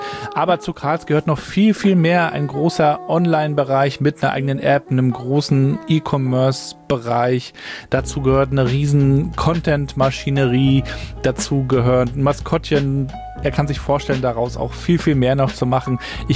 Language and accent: German; Rostock, Mecklenburg-Vorpommern, Germany; Ich habe das natürlich als Rostocker miterlebt, wie Karls auch entstanden ist.